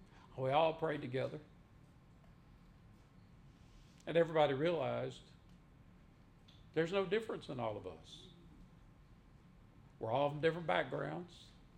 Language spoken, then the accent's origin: English; Mississippi, United States; I grew up in Mississippi. I saw a lot of segregation.